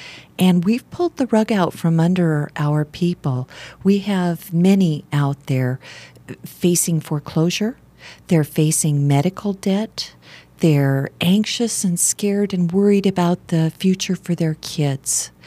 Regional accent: Nebraska, United States; Basically, I come from very humble roots. I grew up in Nebraska.

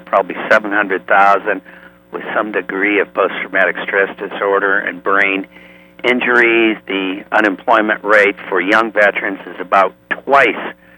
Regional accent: Michigan, United States; Well, I'm from Michigan originally and enlisted in 68 at the height of the Vietnam War

